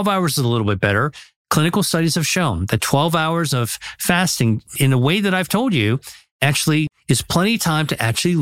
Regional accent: United States; I came from America. I landed in Italy.

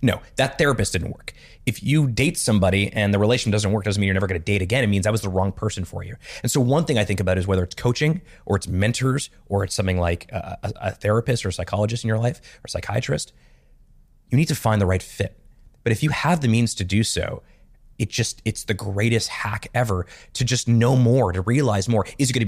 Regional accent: Montreal, Quebec, Canada; My first, when I was 13 years old, I grew up in Montreal.

